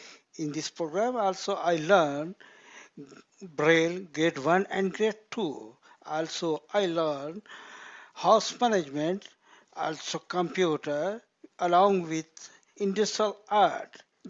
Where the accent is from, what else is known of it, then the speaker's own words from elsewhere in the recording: Pakistan; English is a second language; moved away as an adult; I am from Pakistan. I came here 2014.